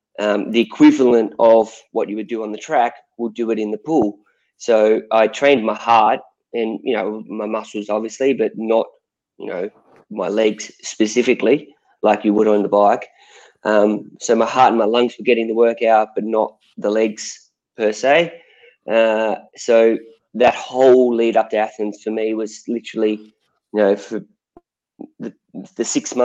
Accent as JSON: {"language": "English", "town": "Sydney", "region": "New South Wales", "country": "Australia", "said": "I was from Sydney, I lived in Sydney. It was, you know, 20K away from where my mum and dad lived."}